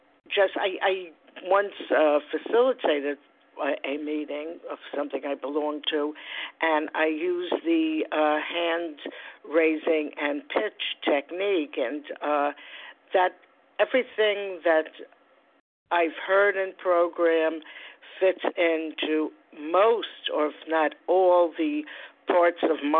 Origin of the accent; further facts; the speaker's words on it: New York, United States; I'm from New York, and I'm very, very thankful for program